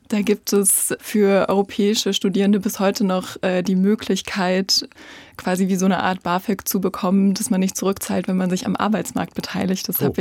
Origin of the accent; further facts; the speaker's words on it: Zwenkau, Saxony, Germany; Genau, also aufgewachsen am Baggersee, aber ihn dann auch langsam füllen gesehen.